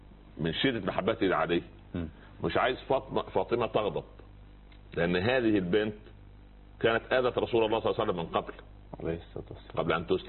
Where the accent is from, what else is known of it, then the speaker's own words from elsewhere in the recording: Upper Egypt, Egypt; حتى عندنا في الصعيد اسمه سخل برضه